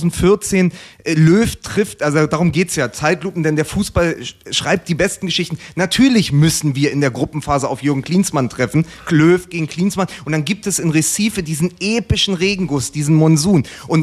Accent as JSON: {"language": "German", "region": "Berlin", "country": "Germany", "said": "für mich als Berliner, als West-Berliner, als Hertha-Fan"}